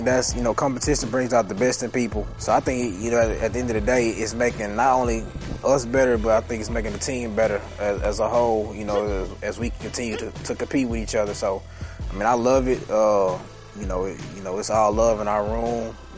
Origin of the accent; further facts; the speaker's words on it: Missouri City, Texas, United States; I'm from Missouri City, Texas, and I play running back.